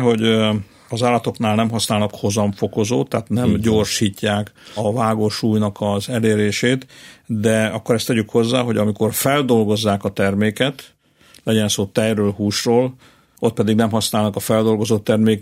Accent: Csorna, Győr-Moson-Sopron, Hungary; born there; Tehát a tehenek, és akkor még az én szülővárosom a Csornán három felé mentek.

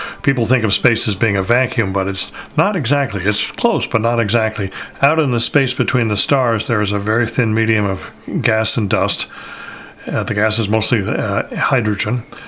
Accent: New London, Connecticut, United States; I'm originally from Connecticut. I grew up in a little town called New London, Connecticut.

